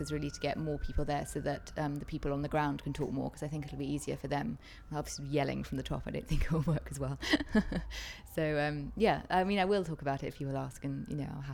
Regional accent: London, United Kingdom; I'm 25 and I'm from London.

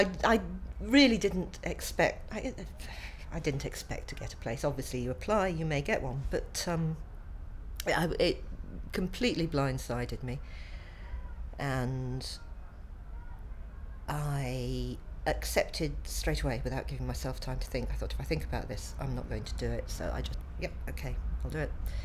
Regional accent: Manchester, North West England, United Kingdom; now in Tunbridge Wells, United Kingdom; I was born on the 25th of September 1958 and I live in Tunbridge Wells. I was originally from Manchester.

